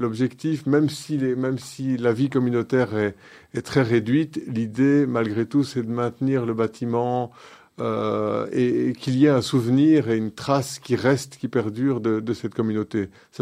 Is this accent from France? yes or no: no; Charleroi, Wallonia, Belgium; C'est vrai que moi, j'ai grandi à Charleroi